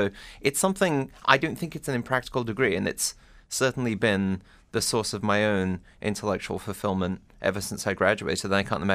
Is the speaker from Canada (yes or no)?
no; England, United Kingdom; also born or lived in Scotland; now in Baltimore, United States; Born in Scotland, raised in England, and sort of variously itinerant across your country.